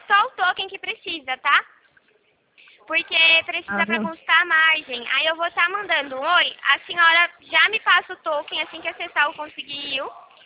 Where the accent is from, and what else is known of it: São Paulo, Brazil